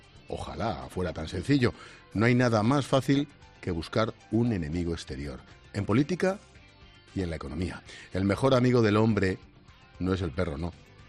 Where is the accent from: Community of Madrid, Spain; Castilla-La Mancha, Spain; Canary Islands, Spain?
Community of Madrid, Spain; Madrid; Los madrileños tenemos una ventaja y es que casi ninguno somos de Madrid. Mi madre era de Talavera de la Reina.